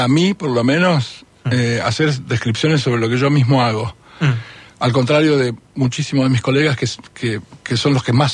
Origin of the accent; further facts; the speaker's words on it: Ramallo, Buenos Aires Province, Argentina; hablo del pasado casi permanentemente, pero de mi pueblo